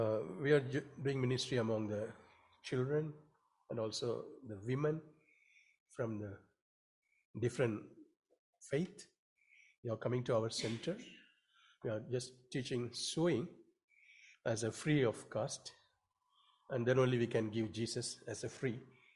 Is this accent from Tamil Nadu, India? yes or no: yes; Chennai, Tamil Nadu, India; We come from South India, the place called Chennai